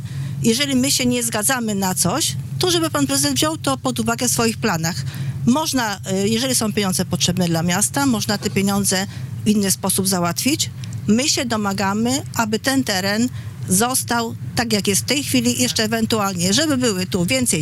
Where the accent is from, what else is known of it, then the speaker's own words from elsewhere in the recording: Starachowice, Świętokrzyskie Voivodeship, Poland; ja mieszkam w Starachowicach od urodzenia.